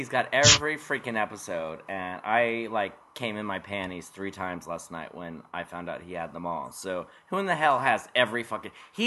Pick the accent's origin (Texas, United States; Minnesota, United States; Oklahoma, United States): Oklahoma, United States; I'm from Oklahoma, honey. Public education.